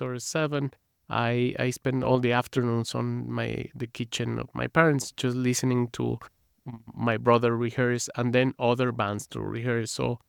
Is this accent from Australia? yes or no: no; Mexico City, Mexico; I'm from the south of the city, which is where Frida Kahlo and Diego Rivera lived. Trotsky lived there. Mm-hmm. So it's a very left-wing part of the city.